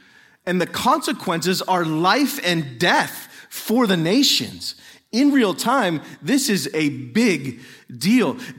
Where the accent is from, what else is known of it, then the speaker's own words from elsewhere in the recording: United States; as an American, I fully support Israel as a crucial geopolitical ally in the Middle East.